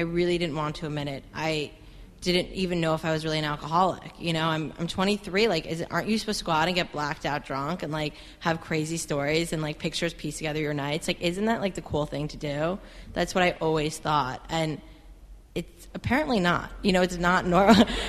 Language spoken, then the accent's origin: English; New York City, New York, United States; But to backtrack for a second, I grew up in New York City.